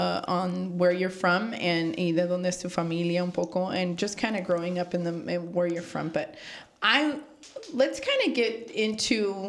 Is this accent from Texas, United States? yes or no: no; Vallejo, California, United States; I mean, same, I grew up in Vallejo.